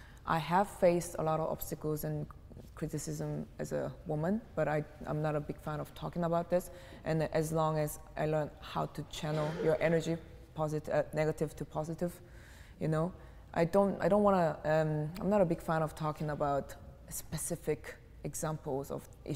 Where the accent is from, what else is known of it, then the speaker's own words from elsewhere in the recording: South Korea; English is a second language; now in Berlin, Germany; Because I'm from Korea, Asia, you don't get a sun until like 11 p.m.